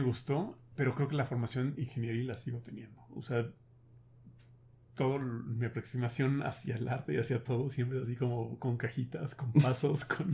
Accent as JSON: {"language": "Spanish", "town": "Cuernavaca", "region": "Morelos", "country": "Mexico", "tie": "born or raised there", "moved": "as an adult", "said": "Soy oriundo de Cuernavaca, ahí nací, ahí viví 18 años de mi vida. Después me fui a estudiar mi carrera a la Universidad de Texas en Austin."}